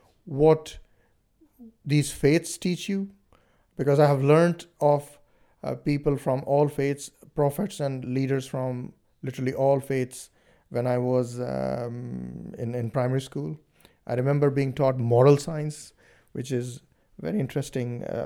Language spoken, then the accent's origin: English; India; I come from India, and India is a very spiritual place from many perspectives. It's a melting pot of all religions.